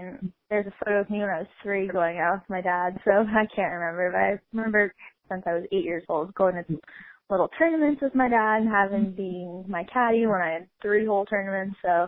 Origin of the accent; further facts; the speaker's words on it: Delray Beach, Florida, United States; Well, I'm originally from Delray Beach, Florida, so I've grown up playing Florida golf, a bunch of courses with a bunch of water